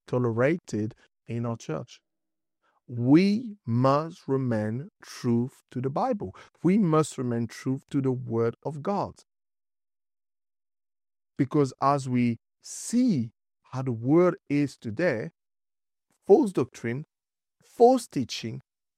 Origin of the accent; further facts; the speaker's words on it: Paris, Île-de-France, France; Obviously, I'm from France, for those who don't know. I just grew up in Paris and so on.